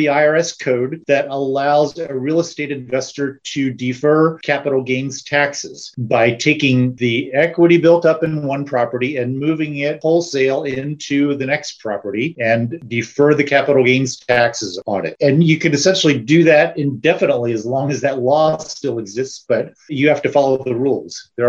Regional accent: Seattle, Washington, United States; I am from Seattle.

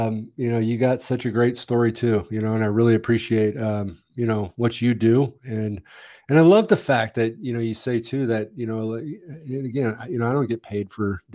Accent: Montebello, California, United States; born there; Well, I was born in Montebello, Southern California, and, you know, we moved a lot.

